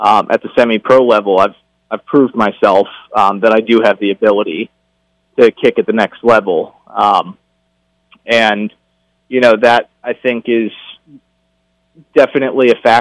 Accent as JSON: {"language": "English", "town": "Philadelphia", "region": "Pennsylvania", "country": "United States", "tie": "born or raised there", "said": "You know, I spoke with one individual with the Philadelphia Eagles, you know, my hometown team."}